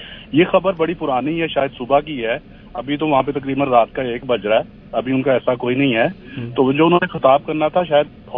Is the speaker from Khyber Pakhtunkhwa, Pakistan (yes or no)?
yes; Khyber Pakhtunkhwa, Pakistan; now in Canada; میں کے پی سے ہوں